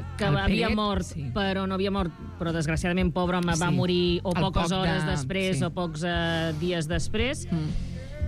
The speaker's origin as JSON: {"language": "Catalan", "town": "Reus", "region": "Catalonia", "country": "Spain", "said": "Jo soc de Reus."}